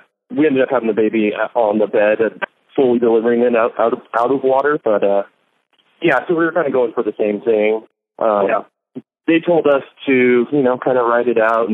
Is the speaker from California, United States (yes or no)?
yes; San Diego, California, United States; No, born and raised in San Diego.